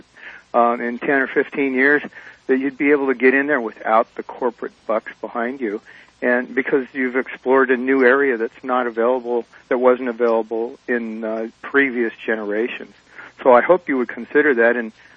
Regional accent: Los Angeles, California, United States; now in Albion, United States; I came from Los Angeles. And it is lost, and there aren't too many angels there.

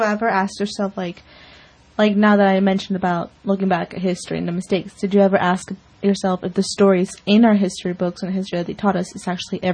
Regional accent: United States; have the luck to be born here and have the right as any other American does.

